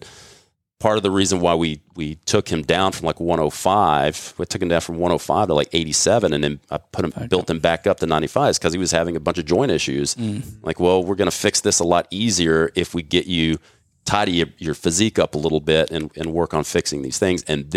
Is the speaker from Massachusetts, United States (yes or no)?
no; Texas, United States; Because growing up in Texas, I had to play against some of these guys who went to play pro ball